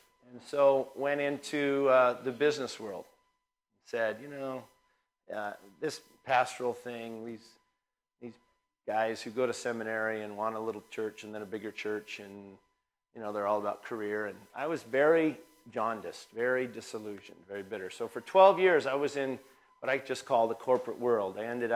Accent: Spokane, Washington, United States; My own journey is that I grew up in Spokane, Washington, where Gonzaga University is.

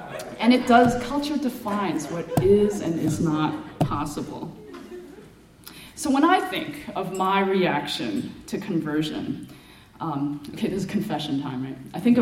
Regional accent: New York City, New York, United States; I grew up in New York City, lots of Jews.

